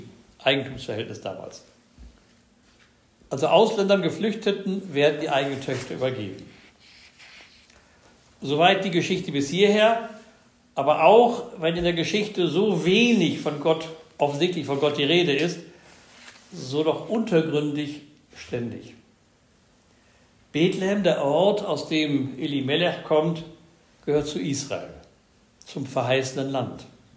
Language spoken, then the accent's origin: German; Lower Saxony, Germany; In meiner Heimat der Grafschaft Bentheim